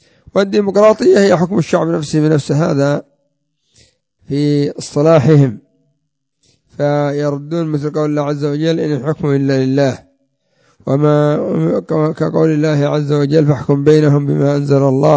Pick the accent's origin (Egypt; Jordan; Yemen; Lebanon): Yemen